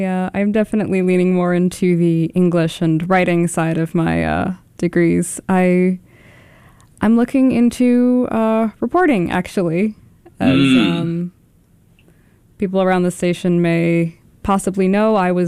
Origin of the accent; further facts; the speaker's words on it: New Providence, New Jersey, United States; So I am from New Jersey, Union County. The town that I live in is relatively small. It's New Providence, if anybody knows it.